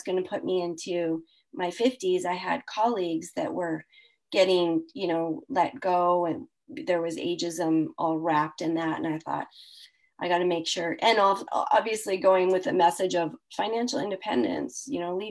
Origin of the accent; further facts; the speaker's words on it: Canada; I am a Canadian saying I'm sorry.